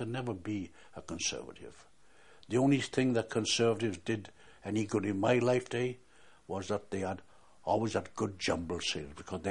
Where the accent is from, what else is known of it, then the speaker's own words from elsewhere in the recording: Wales, United Kingdom; I'm a Welshman. Okay. I am a Welshman.